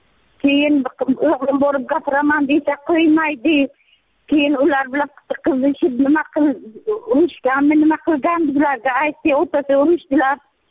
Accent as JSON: {"language": "Uzbek", "region": "Bukhara Region", "country": "Uzbekistan", "said": "Men Buxorodanman. Buxoroning Jondor tumanidan varaqshoq kolxozidan, varaqshoq kolxozidan bo'laman."}